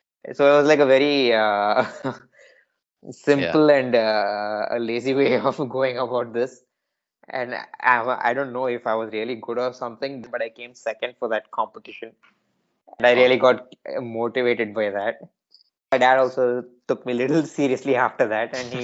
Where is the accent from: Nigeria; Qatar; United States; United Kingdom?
Qatar; also born or lived in Chennai, India; I grew up in the Gulf predominantly for my childhood. I was born in Madras, though, and I lived here briefly for a couple of years till I was 3 or 4 years old. And then we moved to Qatar, and most of my childhood was over there.